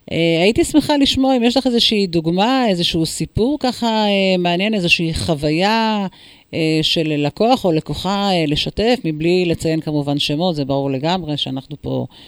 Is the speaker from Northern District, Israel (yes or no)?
yes; Northern District, Israel; born there; אני ילידת הצפון